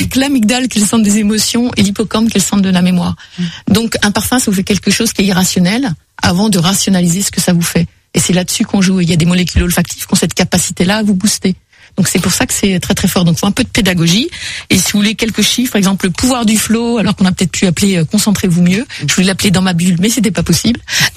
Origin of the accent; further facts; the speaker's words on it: Brittany, France; Moi, je suis bretonne, donc ça me parle beaucoup.